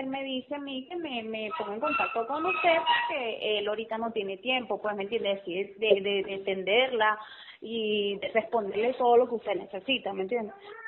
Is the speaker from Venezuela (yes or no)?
yes; Miranda, Venezuela; nosotros somos de los Valles del Tuy.